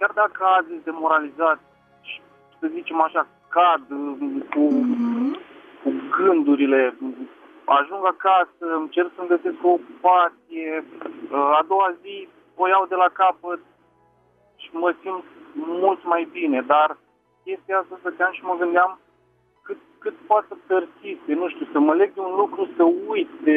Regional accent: Botoșani, Botoșani County, Romania; sunt din Botoșani

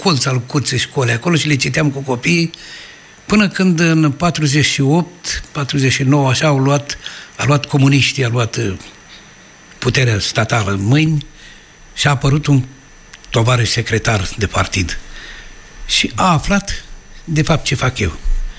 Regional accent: Dobruja, Romania; În zona Dobrogei.

